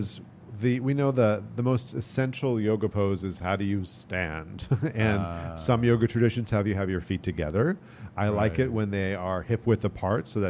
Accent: New York, United States; I am originally New Yorker

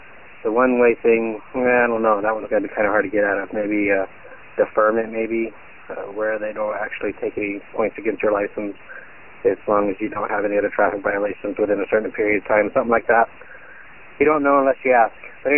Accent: Colorado, United States; I'm from Colorado, and I actually happen to be a police officer down here

